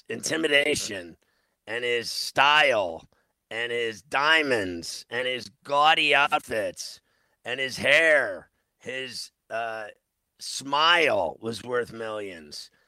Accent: Pittsburgh, Pennsylvania, United States; I knew all of them growing up in Pittsburgh.

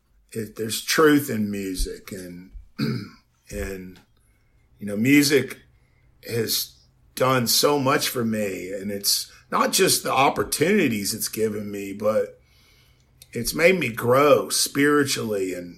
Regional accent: Beaumont, Texas, United States; journey from being this little redneck kid who grew up on literally on Bayou Road was the name of it. I grew up on Bayou Road in Beaumont, and we had alligators and water moccasins

